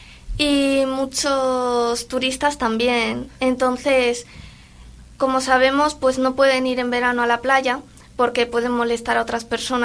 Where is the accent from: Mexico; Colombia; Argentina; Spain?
Spain; Laredo, Cantabria; Yo soy de aquí, de Laredo.